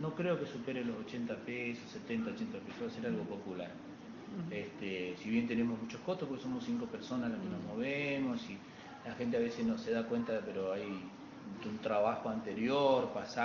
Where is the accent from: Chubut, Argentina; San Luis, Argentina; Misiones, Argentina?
Misiones, Argentina; Bernardo de Irigoyen; also born or lived in Santa Fe; Me crié en el medio del monte hasta los 9 años, así que amo profundamente esta provincia. Yo soy misionero